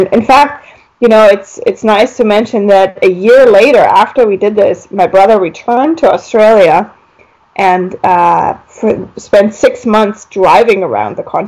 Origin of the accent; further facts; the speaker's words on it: Germany; I grew up in Germany, and my dad and I, we always traveled a lot.